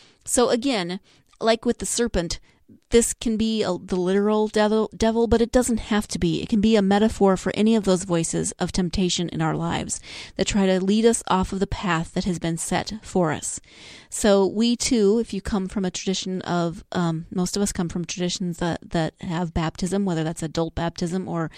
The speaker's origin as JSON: {"language": "English", "region": "Montana", "country": "United States", "tie": "born or raised there", "said": "For me, I grew up in Montana, a place that people often equate with wilderness. I don't necessarily think of it exactly as wilderness. I grew up in it, you know, in a little town."}